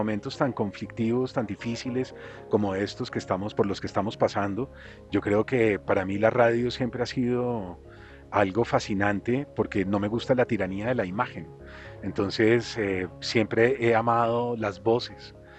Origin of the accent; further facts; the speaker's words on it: Colombia; Bueno, yo soy un narrador colombiano